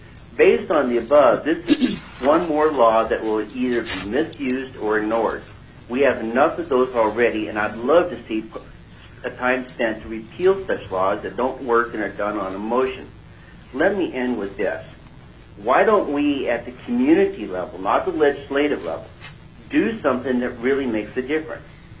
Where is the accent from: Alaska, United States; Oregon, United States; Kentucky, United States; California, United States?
Alaska, United States; Lazy Mountain; I'm from Lazy Mountain, Palmer area, and I'm speaking for myself.